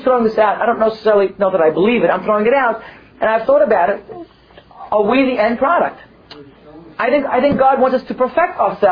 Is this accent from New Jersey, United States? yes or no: yes; New Jersey, United States; Not mine. I'm from New Jersey.